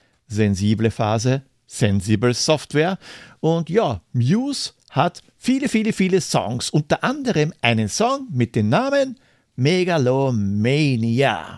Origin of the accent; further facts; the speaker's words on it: Austria; Ich komme aus Österreich, ja.